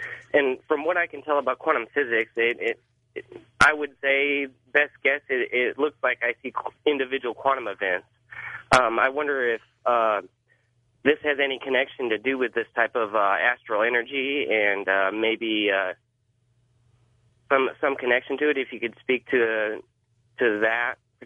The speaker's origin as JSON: {"language": "English", "town": "San Antonio", "region": "Texas", "country": "United States", "said": "I'm from San Antonio."}